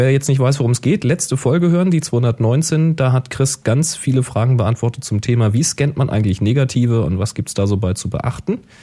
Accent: Hamburg, Germany; born there; now in Northeim, Germany; Ich bin jedenfalls in Hamburg geboren, wohne jetzt aber hier in der Nähe von Göttingen. Nordheim.

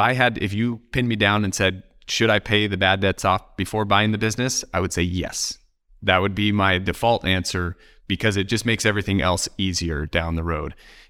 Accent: Oregon, United States; and I'm from Oregon.

